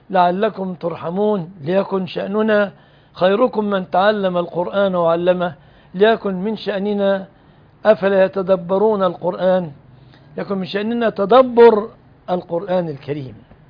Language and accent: Arabic; Egypt; في بلادنا مصر